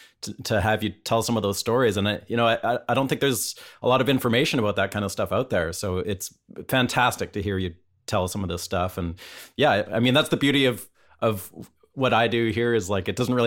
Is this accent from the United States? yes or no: no; Vancouver, British Columbia, Canada; I'm from Vancouver originally, just up in Canada, just across from Puget Sound.